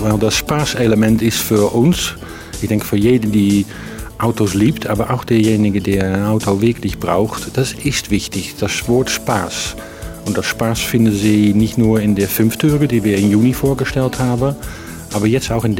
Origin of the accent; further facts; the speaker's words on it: Netherlands; German is a second language; Ich bin ein Holländer, ich verstehe das.